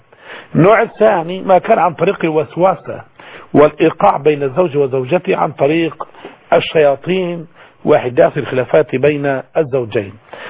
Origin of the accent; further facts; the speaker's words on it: Egypt; عندنا في مصر